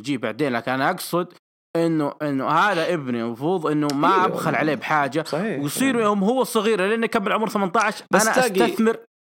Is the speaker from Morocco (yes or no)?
no; Al-Qassim, Saudi Arabia; عندنا في القصيم